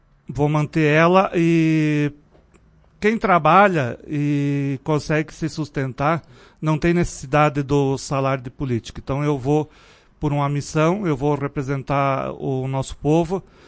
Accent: Ciríaco, Rio Grande do Sul, Brazil; Eu sou natural de Siríaco, uma cidadezinha pequena lá próxima a Passo Fundo. E eu vim à Vacaria para estagiar na empresa Razip e nela fiquei. Trabalhei 30 anos lá.

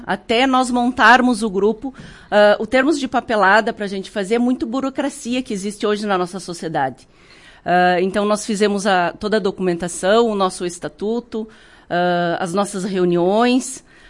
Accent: Rio Grande do Sul, Brazil; Mas, como bom gaúcho, né?

